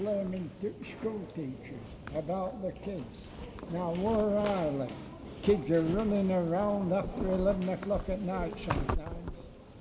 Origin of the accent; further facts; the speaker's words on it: England, United Kingdom; I'm saying that I'm an Englishman